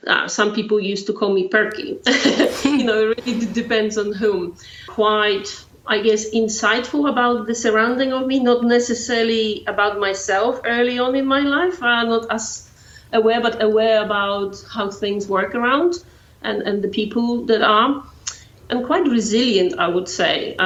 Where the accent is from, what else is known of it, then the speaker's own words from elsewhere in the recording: Poland; born there; English is a second language; I was born in Poland, behind the Iron Curtain still, in a family that happened to be on the wrong side of the of the government